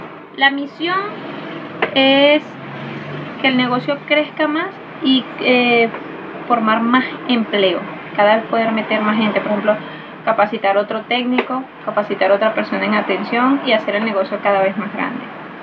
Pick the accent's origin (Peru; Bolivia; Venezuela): Venezuela; moved away; como nosotros vinimos de Venezuela